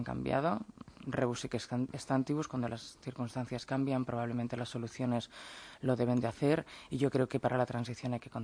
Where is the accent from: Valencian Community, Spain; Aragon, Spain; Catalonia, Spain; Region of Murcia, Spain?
Catalonia, Spain; como catalana